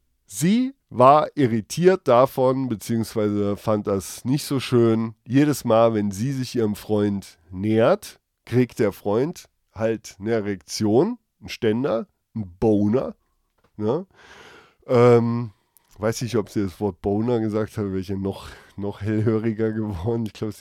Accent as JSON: {"language": "German", "country": "Germany", "said": "ich spreche auch kein anderes Englisch. Weil das wäre auch bescheuert, weil ich verfickt normal ein Deutscher bin. Einfach. So, und ich spreche Englisch auch so mit meinem Akzent"}